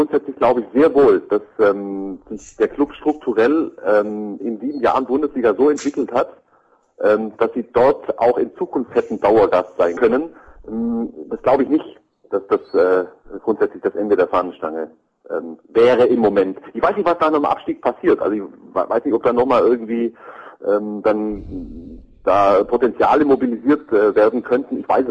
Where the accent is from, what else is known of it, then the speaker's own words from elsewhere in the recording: Baden-Württemberg, Germany; Ich bin Schwabe.